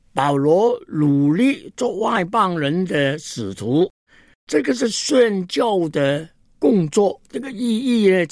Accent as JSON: {"language": "Chinese", "country": "Hong Kong", "second_language": "Chinese", "said": "那个时间我是香港人，在神州大地没有亲戚朋友，连普通话也不会讲"}